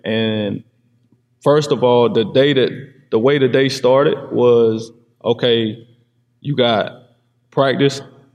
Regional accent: Farmville, United States; My people's back home in Farmville looking at it. You know what I mean? I'm from Farmville.

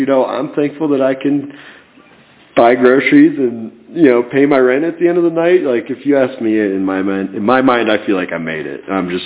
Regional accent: Boulder, Colorado, United States; I think big part of it is growing up in Boulder. I was a huge hippie my whole life growing up.

